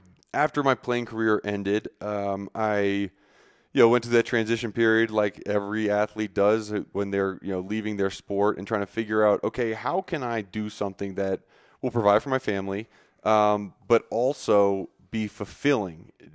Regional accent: Pennsylvania, United States; growing up in the Northeast, outside of Philadelphia, we did like a Washington, D.C. field trip when we were younger.

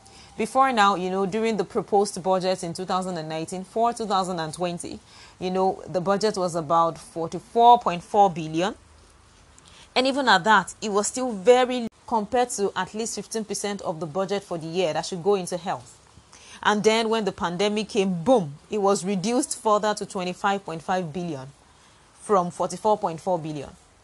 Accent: Nigeria; your health, my health as a Nigerian, is really not a priority to the government.

